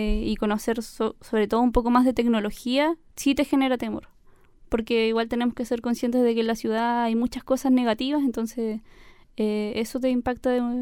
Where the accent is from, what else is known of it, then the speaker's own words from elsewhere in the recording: Lago Ranco, Los Ríos, Chile; now in Osorno, Chile; O sea, vivo en Osorno ahora, pero yo me crié en Isla Guapi, en Lago Ranco.